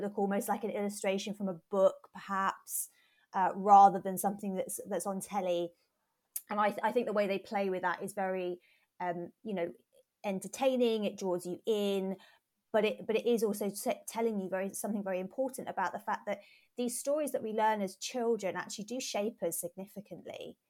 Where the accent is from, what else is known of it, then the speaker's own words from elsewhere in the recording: United Kingdom; But I also reflect on it as a British person looking at my culture